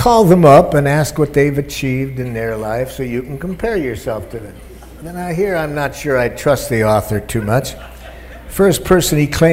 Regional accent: Detroit, Michigan, United States; No, hell, I grew up in Detroit, and I get those two places mixed up.

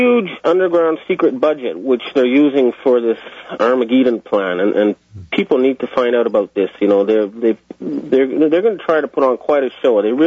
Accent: Canada; And as a Canadian, I'd be proud to serve in a U.S. ship like the Enterprise

